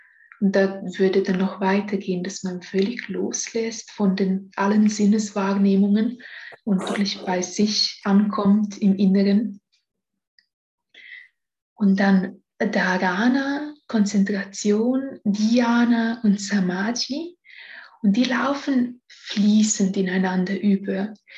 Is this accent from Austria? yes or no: no; Switzerland; first language Romansh; German is a second language; so ein Engelsgebet auf meiner Muttersprache, Rätoromanisch.